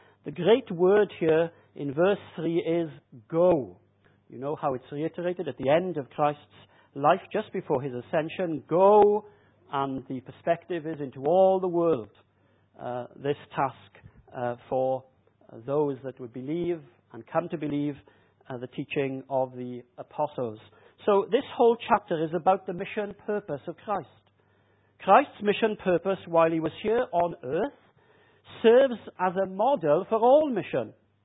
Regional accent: Japan; yes, I was brought up in Japan.

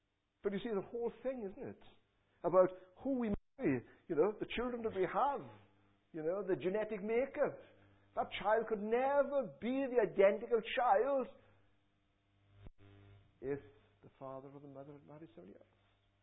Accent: Clydach, Wales, United Kingdom; also born or lived in Merthyr Tydfil; I was never born in Clydach anyway. I was born in Merthyr and came to Clydach.

